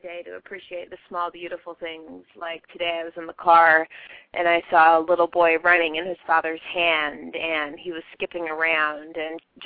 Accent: Pacific Northwest, United States; I'm from the Pacific Northwest, and we're kind of crazy about our coffee

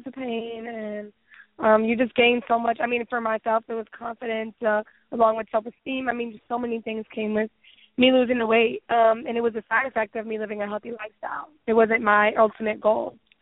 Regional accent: Richmond, Virginia, United States; also born or lived in Atlanta, Georgia; I grew up in Richmond, but I moved down there to try to make more money doing graphic design

